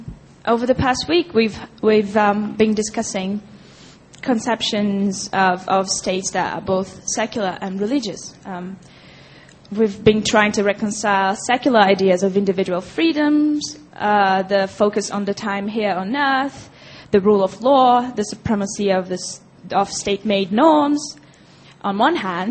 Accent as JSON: {"language": "English", "country": "Brazil", "said": "I'm from Brazil."}